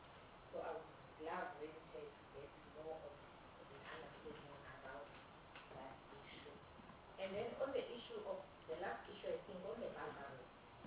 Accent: Maputo, Maputo City, Mozambique; because I come from Maputo

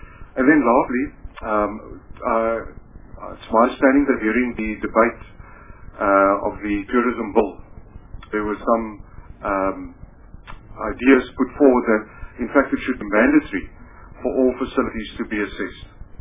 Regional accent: Cape Town, Western Cape, South Africa; because I come from the Cape Town.

